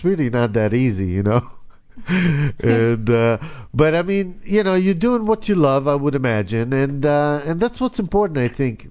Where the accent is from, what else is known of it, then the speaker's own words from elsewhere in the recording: Israel; moved away; I'm from Israel originally. Yeah, I've been here 37 years now. 36 years.